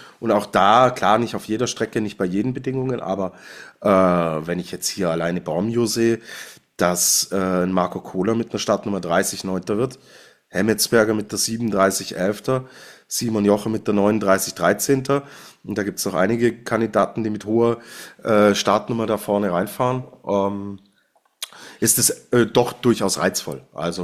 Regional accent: Switzerland; als Schweizer Skifan freue ich mich natürlich

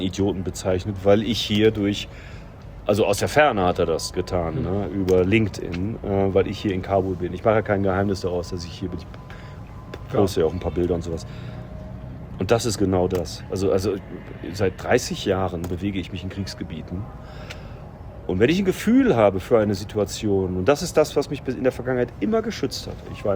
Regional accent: Germany; Und dann habe ich gesagt, ich bin aber kein Amerikaner, ich bin Deutscher.

